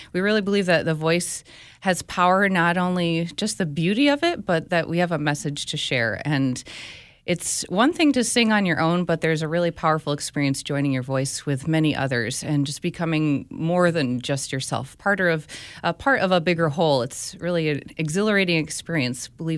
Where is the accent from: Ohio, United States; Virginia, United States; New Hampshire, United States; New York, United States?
New Hampshire, United States; moved away as an adult; Well, I grew up in New Hampshire, so I'm a Northeast girl, but I came out to the Midwest for college and then never went back.